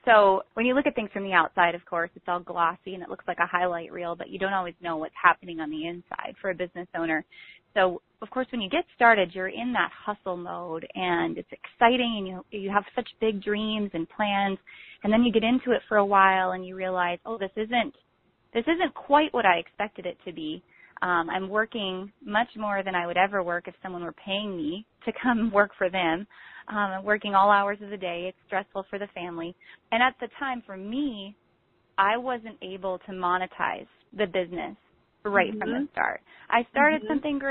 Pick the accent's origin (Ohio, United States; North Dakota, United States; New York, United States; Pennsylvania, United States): North Dakota, United States; I'm originally from North Dakota, and you can imagine how many boutiques are in North Dakota.